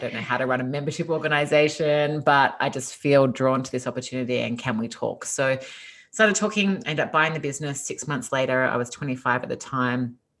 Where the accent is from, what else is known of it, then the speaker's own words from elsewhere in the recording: Australia; accent: Australian; moved away as an adult; now in Los Angeles, United States; you probably hear from my accent that I'm originally Australian. I moved to Los Angeles in California 5 years ago now, and we love it here.